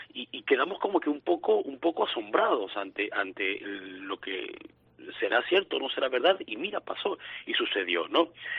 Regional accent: Calabozo, Guárico, Venezuela; now in Caracas, Venezuela; Allá tengo mi familia en mi pueblo, en Calabozo, el estado Guárico.

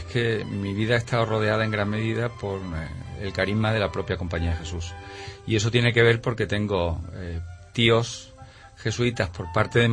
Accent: Jaén, Andalusia, Spain; born there; Soy nacido en Jaén en febrero del 61. Soy de familia jiennense por parte de madre. … son de Andújar, de Marmolejo, de aquí muy cercano a la provincia de Córdoba

